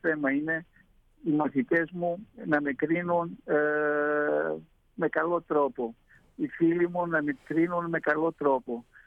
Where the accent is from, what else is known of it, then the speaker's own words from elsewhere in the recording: Kuzguncuk, Istanbul, Turkey; Είμαι κουσκουντζουκιανός, γεννήθηκα στο Βόσπορο, στο Κουσκουντζούκι, στην κοινότητα του Αγίου Παντελεήμονος. Πήγα στο δημοτικό σχολείο του Τσενγκέρκιο